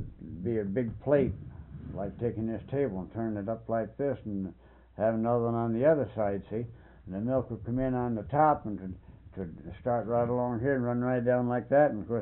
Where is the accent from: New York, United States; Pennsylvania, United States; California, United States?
New York, United States; But you know, I'm from New York State, see?